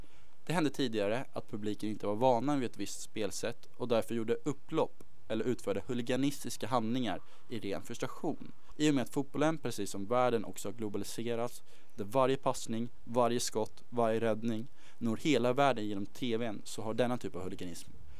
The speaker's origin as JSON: {"language": "Swedish", "town": "Stockholm", "region": "Stockholm County", "country": "Sweden", "said": "Jag brukar ju själv gå på AIKs matcher i Allsvenskan här hemma i Stockholm."}